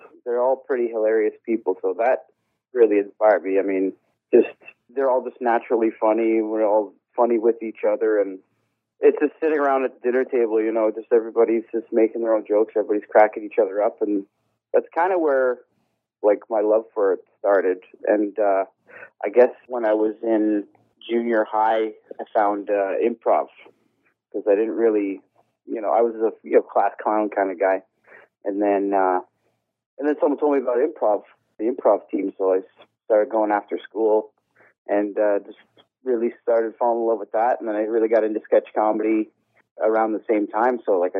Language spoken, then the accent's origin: English; Ottawa, Ontario, Canada; I mean, I'm from Ottawa originally, so it's like I was like a teenager all over again.